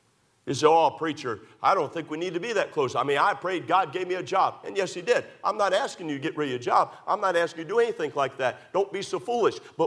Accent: Maryland, United States; I grew up in Maryland around horses and ranches and stuff like that.

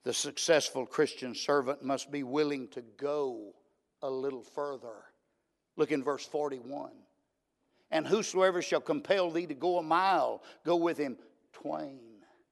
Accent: Myrtle Springs, Texas, United States; I grew up in Myrtle Springs, Texas. Little old country town down in East Texas between Canton and Wills Point. I was raised on a little farm.

